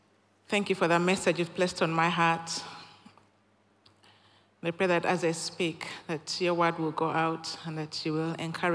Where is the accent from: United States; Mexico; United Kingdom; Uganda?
Uganda; So I was born and raised in Uganda, East Africa.